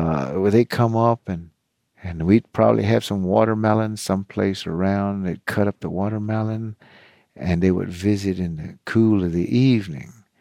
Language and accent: English; Hobart, Oklahoma, United States; my parents were quite old, and they just talk Kiowa all the time around the house. But I grew up in Hobart, Oklahoma.